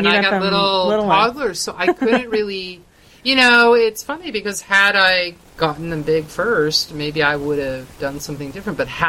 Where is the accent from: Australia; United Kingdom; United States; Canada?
Canada; I come from Canada, you know, away from kind of the scenes.